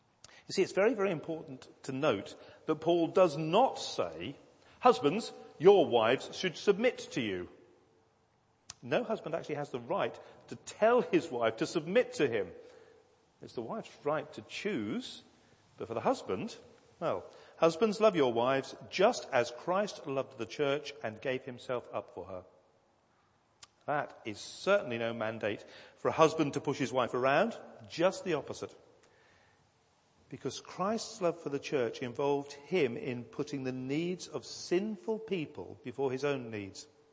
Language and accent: English; East of England, United Kingdom; Many of you know I grew up down in Suffolk